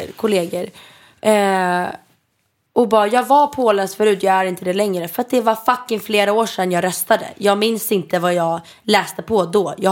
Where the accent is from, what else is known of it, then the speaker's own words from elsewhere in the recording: Italy; jag är ju italienare